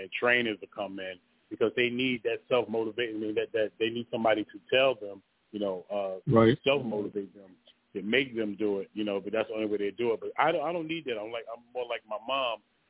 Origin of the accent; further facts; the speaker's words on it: Newark, New Jersey, United States; I grew up in Newark, New Jersey, actually. Yep, I always say I have the heart of New Jersey and the soul of the south, you know.